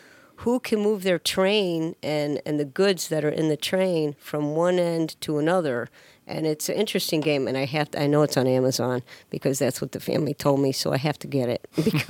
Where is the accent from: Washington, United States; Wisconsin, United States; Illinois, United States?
Illinois, United States; Chicago; I'm from Chicago, and to this day, I've never gone to the Pullman neighborhood.